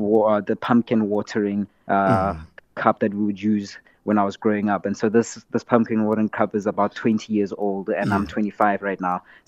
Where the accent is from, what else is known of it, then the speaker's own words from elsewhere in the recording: Limpopo, South Africa; Growing up in Limpopo was a very, very, very interesting time, because, you know, my life was just herding goats